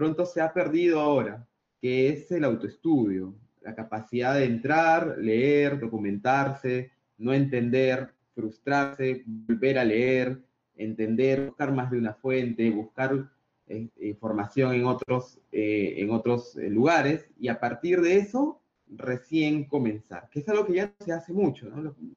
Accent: Peru; yo soy peruano, y recuerdo que en el Perú, solo para contar una anécdota, estoy hablando de más o menos de los 90, cuando yo tenía unos 8 años, 9 años, 10 años más o menos

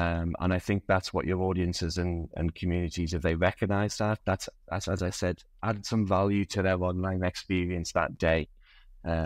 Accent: Sunderland, North East England, United Kingdom; So a shout out to my hometown football club, Sunderland AFC, at the same time.

